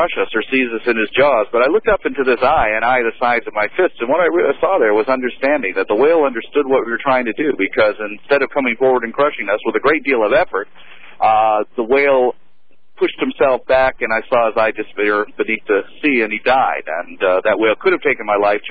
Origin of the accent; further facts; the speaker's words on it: Canada; being Canadian, I've always felt quite ashamed of the fact that Canada engages in this incredible slaughter of seals.